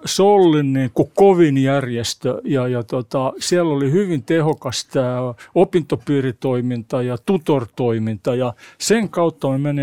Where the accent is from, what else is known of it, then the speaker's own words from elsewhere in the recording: Espoo, Uusimaa, Finland; mä oon kotoisin Mankkaalta Tapiolan Poskessa, kävin lukion siellä ja siihen aikaan olisi, mä oon syntynyt 1953